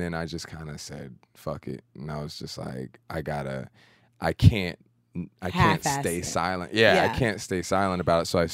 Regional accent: Sugar Land, Texas, United States; this morning they found 100 bodies in Sugar Land, Texas, my hometown, which was not a proud moment for me.

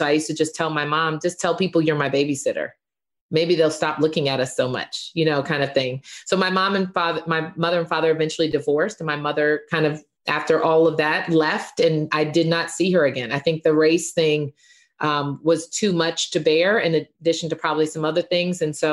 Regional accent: Atlanta, Georgia, United States; also born or lived in Miami; So I always have to say I'm from Atlanta because there are few folks in Atlanta that are actually from Atlanta still because we're not as provincial as we used to be. But I grew up in Atlanta and Miami.

